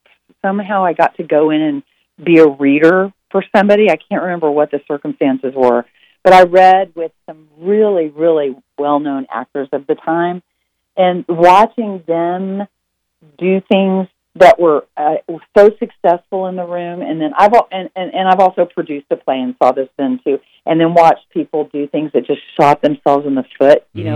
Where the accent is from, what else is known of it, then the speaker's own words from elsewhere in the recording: Texas, United States; and I am from Texas